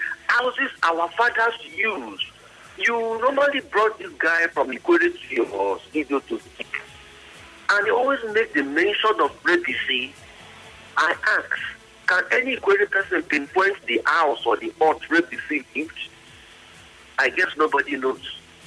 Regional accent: Port Harcourt, Rivers, Nigeria; when we were growing up in Port Harcourt, we used to attend those wrestling?

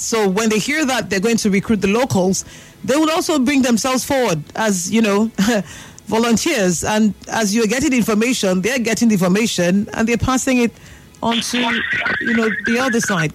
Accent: Nigeria; We're Nigerian.

